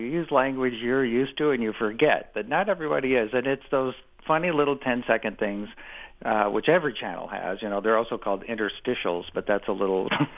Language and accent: English; Omaha, Nebraska, United States; Omaha and from the house that my dad still lives